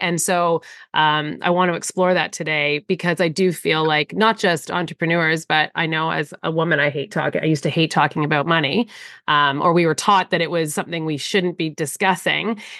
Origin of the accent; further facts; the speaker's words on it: Canada; I'm Canadian, so we have chartered accountants here